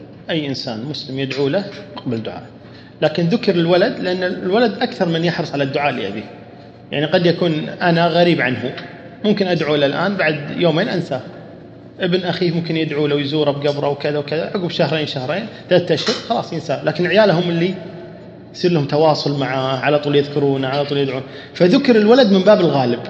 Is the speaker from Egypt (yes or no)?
no; Kuwait; عندنا في الكويت هنا